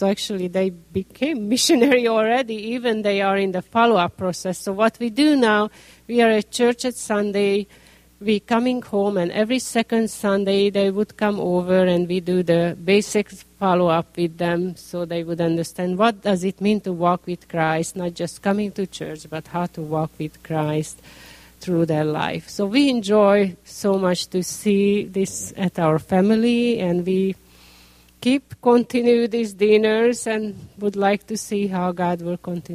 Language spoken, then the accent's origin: English; Hungary; English is a second language; So actually, we live in Budapest, but we are not from Budapest. Our family lives south